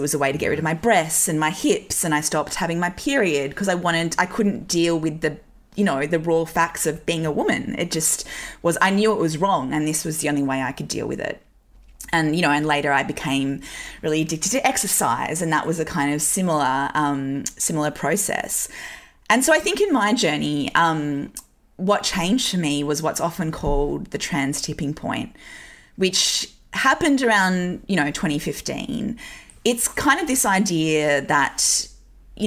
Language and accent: English; Newcastle, North East England, United Kingdom; I grew up in Newcastle in the 90s and early 2000s. Like, it was a pretty socially conservative place.